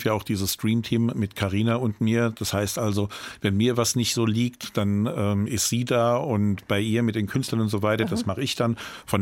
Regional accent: Hanau, Hesse, Germany; gerade Hanau auch, das ist meine Heimat, also Frankfurt, Hanau, das gehört irgendwie so zu mir

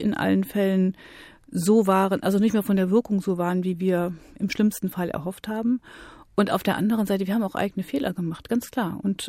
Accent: East Germany, Germany; als Ostdeutsche weiß ich ja ganz gut, wovon ich rede.

